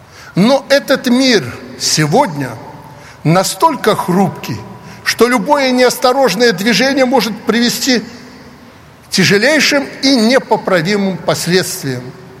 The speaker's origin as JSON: {"language": "Russian", "country": "Belarus", "said": "Мы, белорусы, не бросали соседям обвинения"}